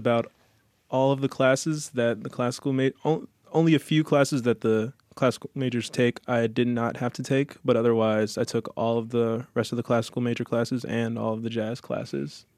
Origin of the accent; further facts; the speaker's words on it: Temple Hills, Maryland, United States; I'm from Temple Hills, Maryland, just south of D.C.